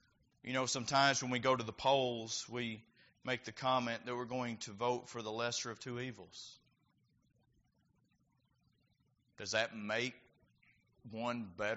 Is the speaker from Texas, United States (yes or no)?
yes; Texas, United States; in my case, growing up outside of Dallas, going to Arlington and having a brat and kraut.